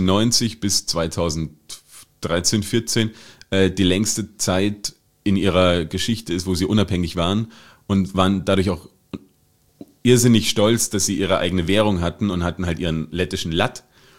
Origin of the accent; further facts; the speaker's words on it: Germany; now in Austria; ich komme aus Deutschland